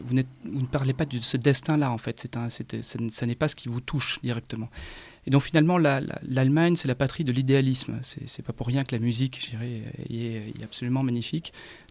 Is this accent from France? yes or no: yes; Atlantic coast, France; Pour moi, qui viens de la côte atlantique, c'est une évidence.